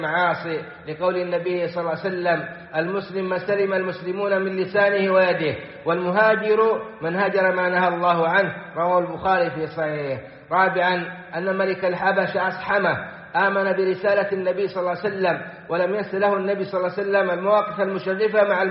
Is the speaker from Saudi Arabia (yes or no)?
yes; Saudi Arabia; بلادنا السعودية